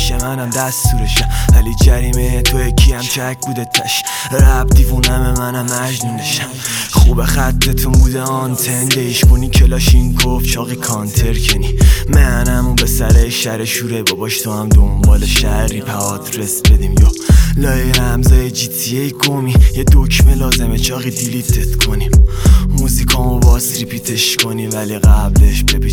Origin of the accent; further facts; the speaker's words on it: Karaj, Alborz, Iran; بچه کرجیم